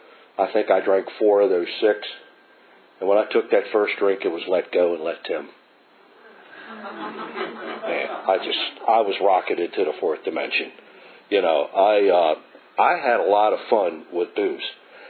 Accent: Baltimore, Maryland, United States; I grew up in Baltimore City, Irish Catholic family, how surprising, and was around a lot of drinking

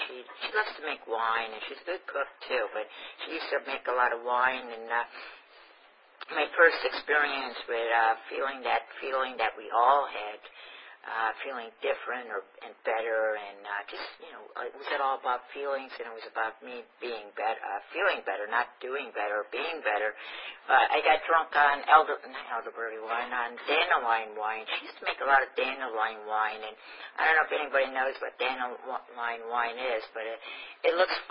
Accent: Pennsylvania, United States; also born or lived in New York; I got sober in upstate New York, and I grew up in Pennsylvania on a dairy farm, and it was very isolated and very cold and very lonely at times

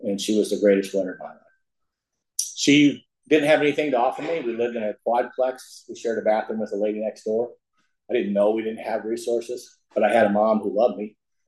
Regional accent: United States; born there; I was born on the Oklahoma-Kansas border to the greatest mom that ever lived

